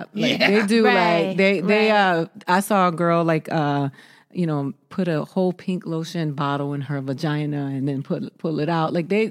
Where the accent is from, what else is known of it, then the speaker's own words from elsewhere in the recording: Miami, Florida, United States; And I come from Miami where strippers are groomed, right?